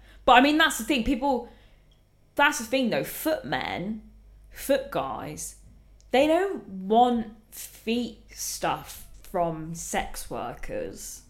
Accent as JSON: {"language": "English", "region": "East of England", "country": "United Kingdom", "tie": "born or raised there", "also_born_or_lived": "West Country", "accent": "Estuary", "lives_now": "London, United Kingdom", "said": "So I'm from the southeast. I have an estuary accent."}